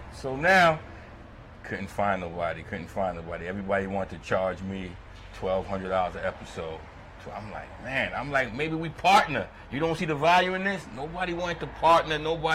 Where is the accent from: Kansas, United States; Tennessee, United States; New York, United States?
New York, United States; Brooklyn; moved away as an adult; now in Saratoga, United States; You know, my background, I grew up in Brooklyn, New York. And I moved to Saratoga about 10 years ago.